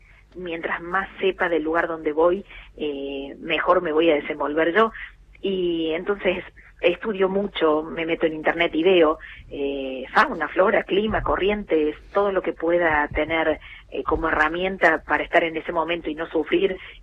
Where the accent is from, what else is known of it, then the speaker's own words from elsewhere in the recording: Córdoba, Argentina; now in Santa Cruz, Argentina; Yo soy de Córdoba, pero hace 21 años que vivo en Santa Cruz.